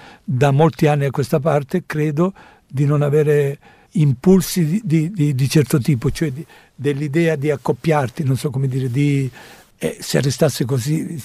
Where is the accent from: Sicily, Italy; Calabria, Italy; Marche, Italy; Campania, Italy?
Sicily, Italy; Catania; No, vengo da Catania.